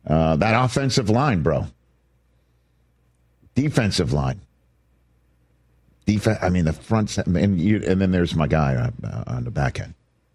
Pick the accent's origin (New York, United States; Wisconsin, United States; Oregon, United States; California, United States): New York, United States; New York City; Hell no. No way. No way. I'm from New York City.